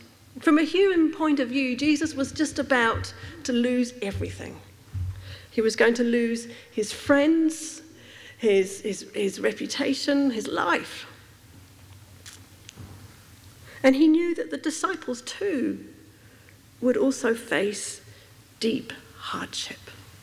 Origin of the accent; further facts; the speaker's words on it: Uganda; I was brought up in Uganda